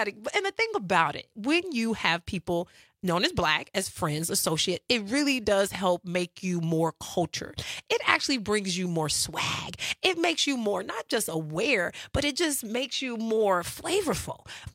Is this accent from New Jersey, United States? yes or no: no; Madison, Wisconsin, United States; sometimes growing up in Madison, Wisconsin, what I have coined as the sunken place